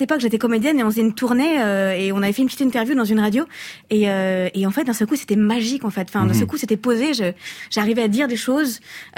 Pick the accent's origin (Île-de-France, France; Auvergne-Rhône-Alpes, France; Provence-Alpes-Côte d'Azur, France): Provence-Alpes-Côte d'Azur, France; Marseille; also born or lived in Toulon; j'ai grandi à Marseille, je suis née à Toulon juste à côté. Mais il y a très très très très longtemps, il y a toute une partie de ma famille qui vient d'un petit village qui s'appelle Breuray-les-Favernais, qui est pas très loin de Besançon.